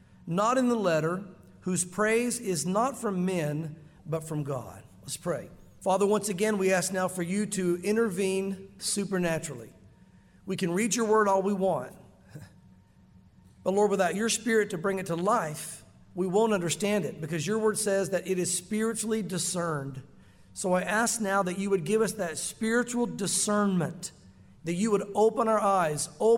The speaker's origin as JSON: {"language": "English", "region": "the South", "country": "United States", "tie": "born or raised there", "said": "I grew up in the Bible Belt, the South, the whole thing."}